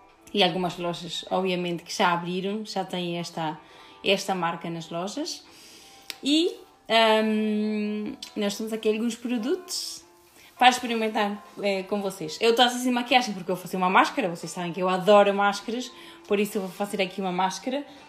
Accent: Uruguay; sou do Uruguai

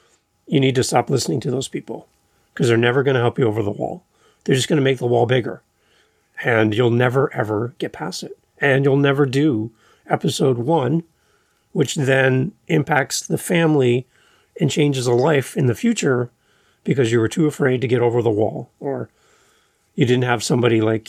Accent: Canada; as a Canadian, looking at our U.S. friends and neighbors

